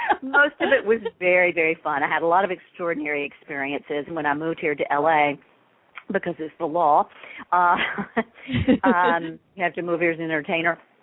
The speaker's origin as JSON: {"language": "English", "region": "the South", "country": "United States", "tie": "born or raised there", "said": "Because where I was raised in the South, we just didn't talk about those."}